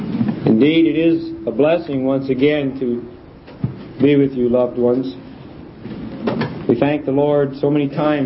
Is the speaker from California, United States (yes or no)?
no; Portage, Indiana, United States; We come from Portage, Indiana, and our brethren gather together from all different areas of Northwest Indiana